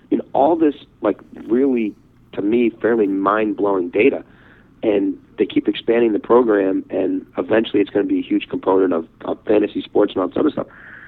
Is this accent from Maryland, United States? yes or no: yes; Baltimore, Maryland, United States; I grew up in Baltimore, we live just outside of Baltimore now